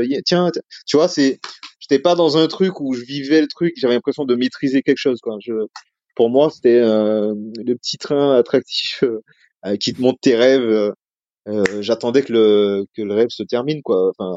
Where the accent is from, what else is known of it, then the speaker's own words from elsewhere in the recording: Martinique, France; moved away as an adult; Je viens de Martinique, donc j'avais une culture un petit peu différente quand je suis arrivé en France.